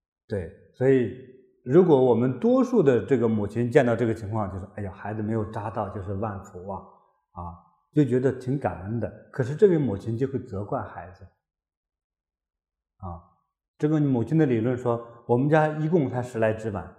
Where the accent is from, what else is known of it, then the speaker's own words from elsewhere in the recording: China; 我在小时候长大的过程之中啊，在中国经常用各种各样的原因会说一个叫理解万岁哈